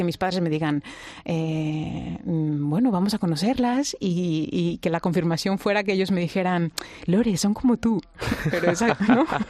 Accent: Mexico; born there; ¿por qué nací en México?

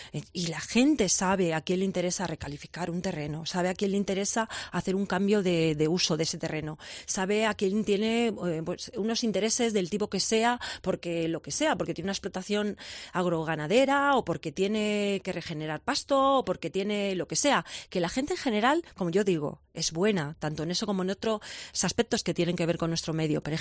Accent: Vences, Galicia, Spain; que en concreto allí en mi pueblo, en Vences, lo tenían con muchísimo cariño

